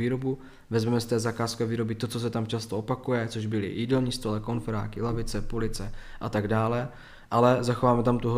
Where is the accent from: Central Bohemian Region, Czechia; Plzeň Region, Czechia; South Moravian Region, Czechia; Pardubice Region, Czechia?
South Moravian Region, Czechia; jsme z Jižní Moravy, z Hodonínska, kde není, tam neexistuje moc podnikatelů, kteří by měli 21 let